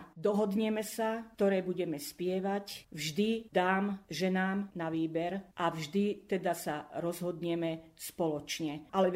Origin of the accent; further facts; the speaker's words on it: Vráble, Nitra Region, Slovakia; Nie, len my sme len z Vrábel. Domáci